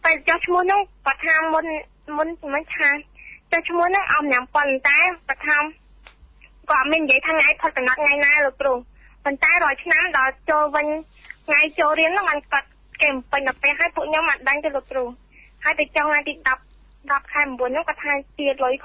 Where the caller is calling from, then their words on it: Koh Kralor, Battambang, Cambodia; មកពីខាងកោះកោះកឡ